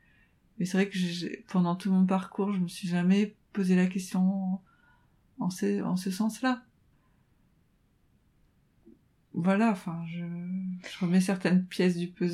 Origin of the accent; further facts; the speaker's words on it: France; born there; moi, ma culture, c'est la France. Je suis née en France et j'ai... voilà, je parle mieux français qu'arabe. Je ne parle pas arabe.